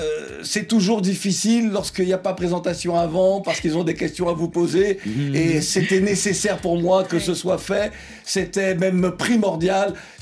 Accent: Edéa, Littoral, Cameroon; Moi, je suis de Edéa.

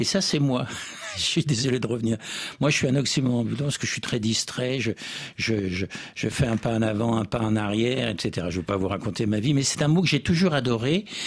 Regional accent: Lyon, Auvergne-Rhône-Alpes, France; Je suis lyonnais et basque d'adoption

